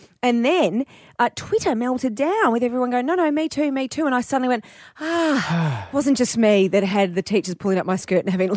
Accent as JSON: {"language": "English", "town": "Melbourne", "region": "Victoria", "country": "Australia", "tie": "born or raised there", "said": "I grew up in Melbourne, obviously."}